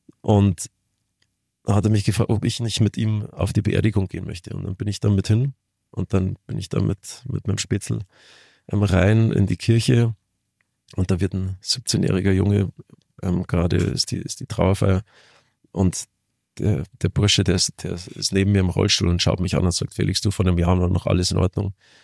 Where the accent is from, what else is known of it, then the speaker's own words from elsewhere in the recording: Garmisch-Partenkirchen, Bavaria, Germany; also born or lived in Munich; Wir sind auch in München zur Welt gekommen, weil es in Garmisch nicht möglich gewesen wäre, ehrlich gesagt.